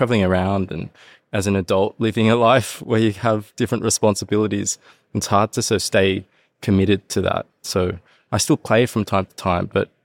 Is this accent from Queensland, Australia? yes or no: no; Sydney, New South Wales, Australia; also born or lived in Hong Kong / Japan; I grew up in Sydney and then I studied for 4 years in Canberra. So moved around a bit. And before that, I was actually born in Hong Kong. So I've got a bit of a weird background.